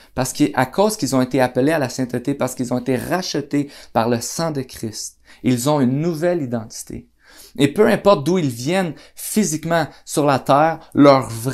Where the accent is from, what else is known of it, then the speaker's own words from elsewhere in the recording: Gatineau, Quebec, Canada; Je suis né à Gatineau, j'ai grandi, j'ai toujours vécu à Gatineau.